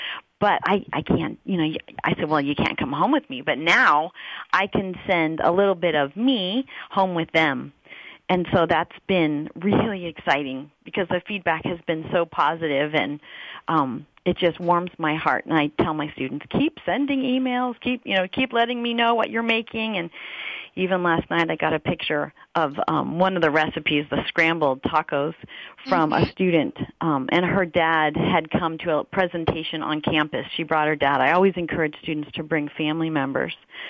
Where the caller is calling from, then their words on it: Sacramento, California, United States; Sacramento, California.